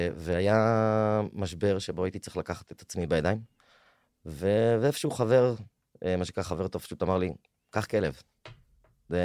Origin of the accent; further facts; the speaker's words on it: Megadim, Haifa District, Israel; מושב מגדים בחוף הכרמל.